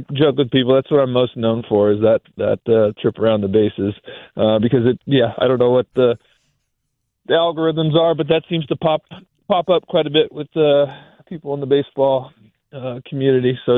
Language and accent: English; California, United States; I grew up out here near Oakland and that was my hometown team growing up.